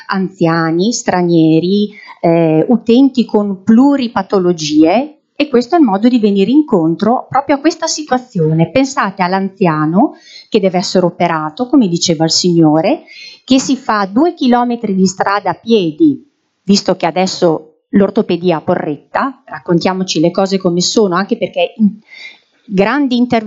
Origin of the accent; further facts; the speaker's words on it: Vergato, Emilia-Romagna, Italy; cittadina di Vergato, amo il mio paese